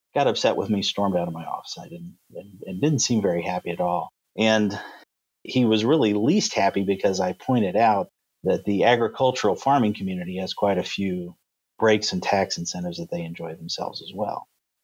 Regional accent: Montgomery City, Missouri, United States; town called Montgomery City, which oddly enough was my home, or not oddly enough, luckily enough was my hometown. I was actually able to go back to the place I grew up and do economic development.

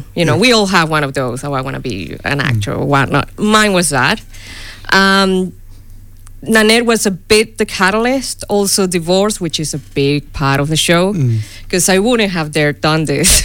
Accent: Venezuela; But I'm from Venezuela.

